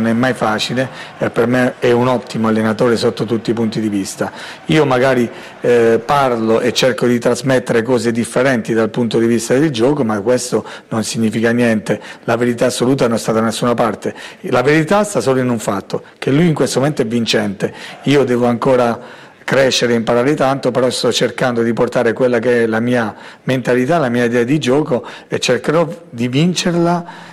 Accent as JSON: {"language": "Italian", "region": "Abruzzo", "country": "Italy", "said": "è una cosa che io odio proprio da abruzzese, non mi piacciono le persone che si piangono addosso."}